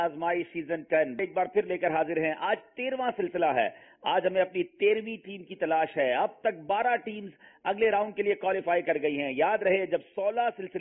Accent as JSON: {"language": "Urdu", "town": "Karachi", "region": "Sindh", "country": "Pakistan", "said": "ہم جس شہر سے تعلق رکھتے ہیں جہاں ہمارا مدنی مرکز ہے، میری مراد باب المدینہ کراچی سے۔"}